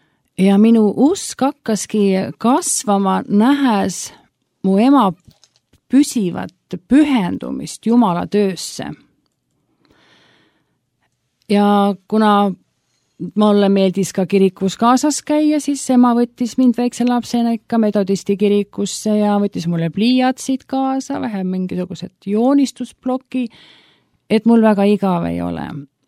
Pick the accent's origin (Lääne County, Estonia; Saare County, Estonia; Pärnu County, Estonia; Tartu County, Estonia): Lääne County, Estonia; Haapsalu; born there; ja olen sündinud Haapsalus. Ja ma olen kasvanud kristlikus perekonnas